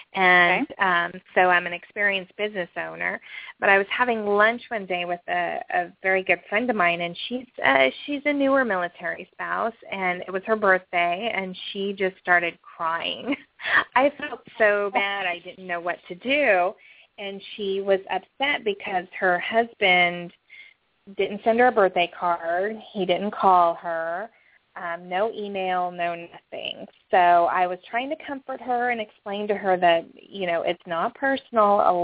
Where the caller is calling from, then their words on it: Chesapeake, Virginia, United States; And I'm calling from Chesapeake, Virginia, the Hampton Roads area.